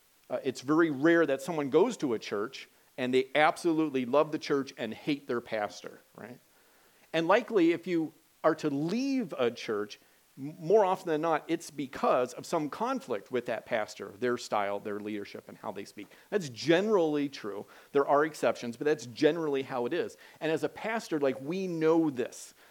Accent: Washington, United States; As a child, I grew up in Washington State.

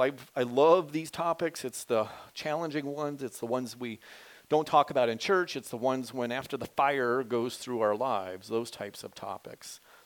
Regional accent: Wenatchee, Washington, United States; I grew up in Washington State in the town of Wenatchee, which is in the center of Washington.

